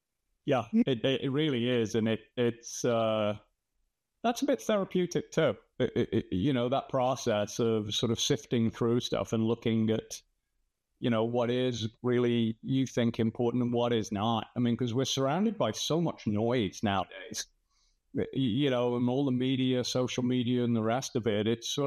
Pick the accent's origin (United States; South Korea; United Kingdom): United Kingdom; Birmingham, West Midlands; I grew up in Birmingham.